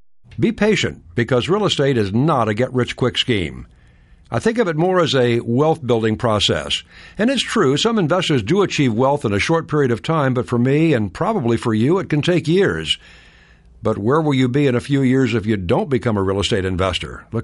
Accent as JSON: {"language": "English", "town": "Delaware", "region": "Ohio", "country": "United States", "tie": "born or raised there", "said": "I learned self-discipline as a boy growing up in Delaware, Ohio, when I became a young entrepreneur and began delivering newspapers and cutting lawns."}